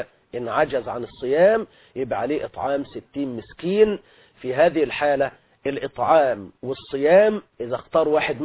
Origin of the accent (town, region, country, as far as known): Egypt